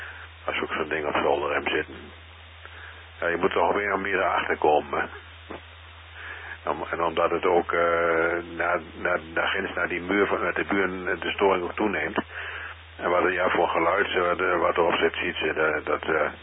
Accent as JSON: {"language": "Dutch", "town": "Zwolle", "region": "Overijssel", "country": "Netherlands", "said": "Ik kom natuurlijk uit Zwolle."}